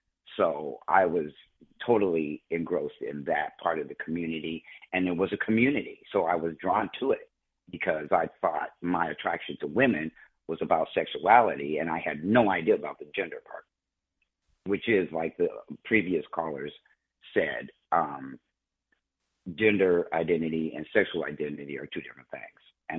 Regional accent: Omaha, Nebraska, United States; I grew up in Omaha, Nebraska, which is one of the most Republican conservative states in the United States.

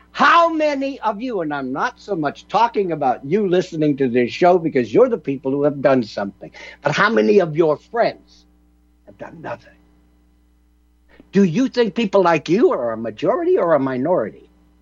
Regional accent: United States; And I'm American, and I want to be a proud American.

